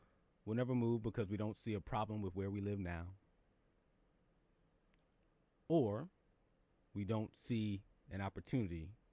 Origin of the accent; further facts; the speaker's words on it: Philadelphia, Pennsylvania, United States; now in New York City, United States; I grew up in Philly. Shout out to the city of brotherly love.